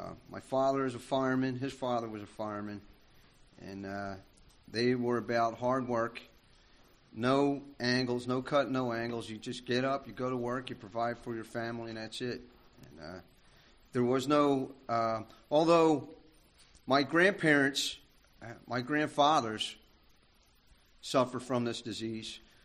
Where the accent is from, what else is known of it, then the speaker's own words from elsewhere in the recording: Philadelphia, Pennsylvania, United States; I grew up in Philadelphia. I was actually born in Kensington. And we moved up to the Northeast, Parkwood Manor.